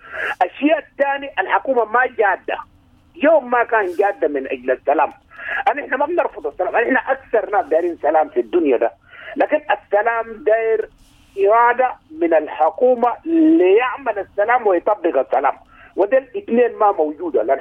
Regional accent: Sudan; نحن شعب سوداني واحد

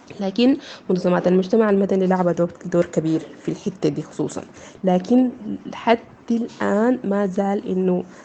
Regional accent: Sudan; من السودان

